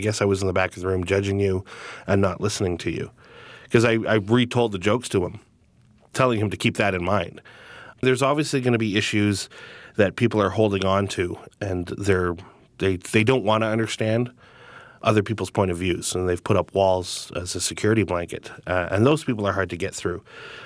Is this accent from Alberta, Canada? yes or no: yes; Alberta, Canada; I'm Cree from Alberta. I'm part of the Cree tribe. But again, I'm adopted by, you know, white German Scottish parents